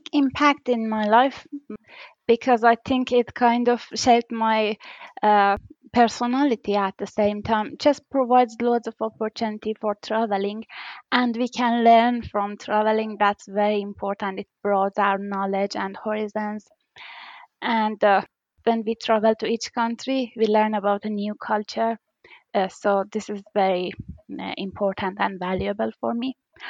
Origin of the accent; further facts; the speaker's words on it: Iran; English is a second language; now in United Kingdom; Well, I'm originally from Iran, but right now I'm a refugee in the United Kingdom.